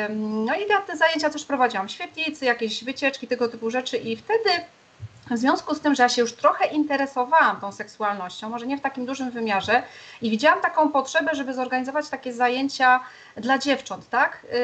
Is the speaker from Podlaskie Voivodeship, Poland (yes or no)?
no; Silesian Voivodeship, Poland